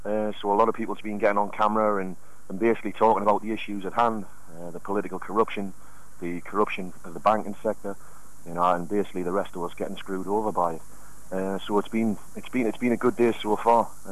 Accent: Bristol, South West England, United Kingdom; when in actual fact we're ordinary people from Bristol, we're taxpayers

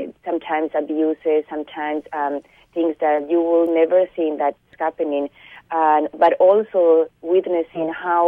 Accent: Bolivia; English is a second language; now in Canada; 8 years ago, when I moved from Bolivia to Canada, many immigrants, I didn't have their language skills, didn't speak English at that time.

